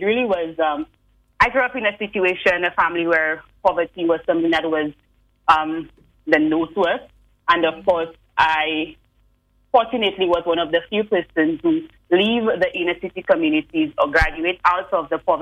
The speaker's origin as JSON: {"language": "English", "town": "Castries", "region": "Castries Quarter", "country": "St. Lucia", "tie": "born or raised there", "said": "But I am from the community of Castries. I was born on Leslie Land Road. Then I moved to Riverside Road and then Marsha, where I spent almost 16 years of my life."}